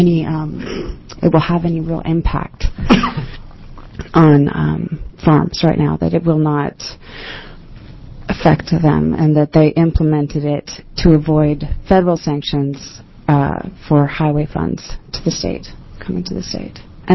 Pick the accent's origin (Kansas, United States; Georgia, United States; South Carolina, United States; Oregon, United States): Oregon, United States; I grew up in Klamath County, and I appreciate the importance of small family farms to the cultural soul of this state.